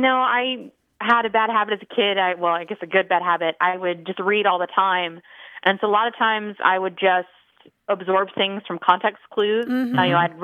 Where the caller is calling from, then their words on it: Fort Worth, Texas, United States; I'm calling from Fort Worth, Texas.